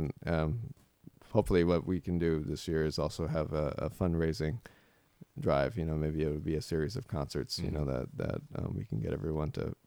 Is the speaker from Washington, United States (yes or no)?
yes; Seattle, Washington, United States; maybe up to my hometown in Seattle.